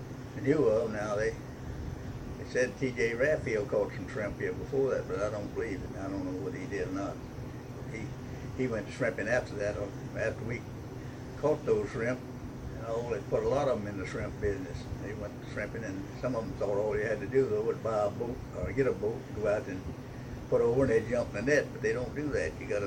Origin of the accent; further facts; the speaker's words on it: Pensacola, Florida, United States; Yeah, I'm originally from Pensacola.